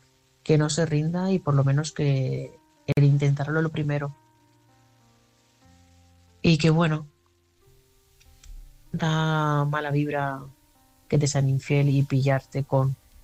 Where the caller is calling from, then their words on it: Barcelona, Catalonia, Spain; corresponsal de Barcelona.